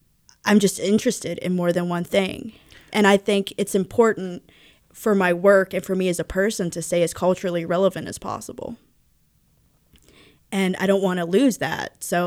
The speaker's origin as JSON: {"language": "English", "town": "Monaca", "region": "Pennsylvania", "country": "United States", "tie": "born or raised there", "said": "So here's a poem about my hometown. Monaca, PA."}